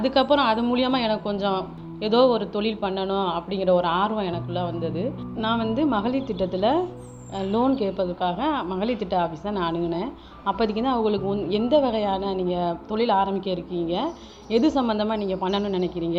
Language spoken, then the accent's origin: Tamil; Variyapatti, Tamil Nadu, India; என்னுடைய சொந்த ஊர் வந்து திருமய ஒன்றியத்தில் வாரியப்பட்டிங்கிற கிராமத்தில் என்னோட சொந்த ஊர். நான் 2008 வந்து திருமய ஒன்றியம் தான் இளஞ்சாவூருங்கிற ஊராட்சியில் என்னை கல்யாணம் பண்ணாங்க.